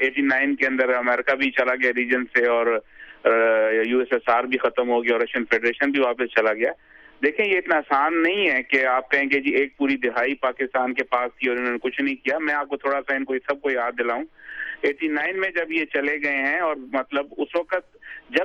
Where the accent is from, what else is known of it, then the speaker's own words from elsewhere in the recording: Quetta, Balochistan, Pakistan; میں خود کوئٹہ کا ہوں